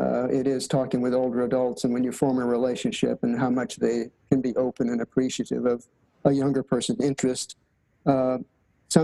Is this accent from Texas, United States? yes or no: yes; Texas, United States; That's the reason I preface with, I'm from Texas, where are you from?